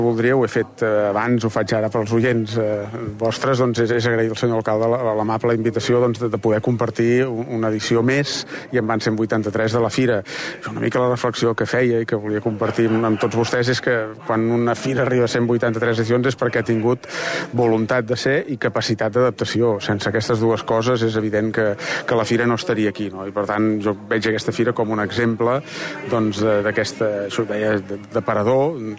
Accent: Catalonia, Spain; Jo sóc de la Plana de Vic, per tant, tenim una distància geogràfica, però una proximitat allò sentimental.

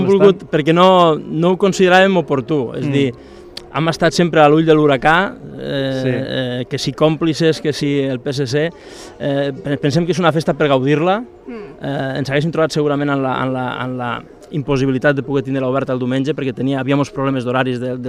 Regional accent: Móra la Nova, Catalonia, Spain; La gent que som de Móra la Nova i que tota la vida hem viscut aquí

